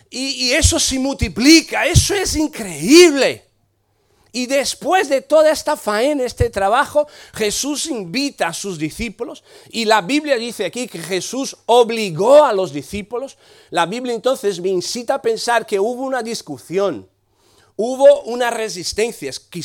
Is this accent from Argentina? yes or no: no; Brazil; Spanish is a second language; now in Santiago, Spain; Somos gente, hoy de momento somos brasileños, pero Juventud con la Misión es internacional.